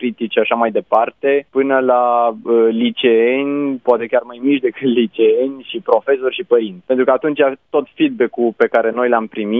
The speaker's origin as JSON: {"language": "Romanian", "region": "Bucharest", "country": "Romania", "said": "pentru că eu sunt din București și eu o să joc acasă."}